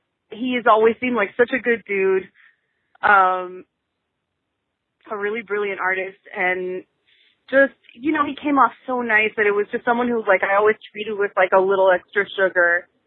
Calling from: Florida, United States; I'm calling you from South Florida

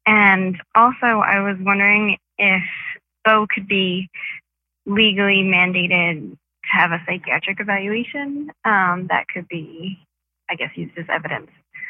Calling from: New York, United States; I'm calling from New York.

